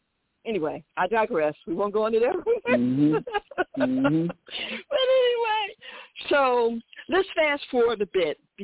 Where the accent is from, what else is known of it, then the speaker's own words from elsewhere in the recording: Philadelphia, Pennsylvania, United States; I mean, because, again, I'm from Philly, so I see this stuff all the time.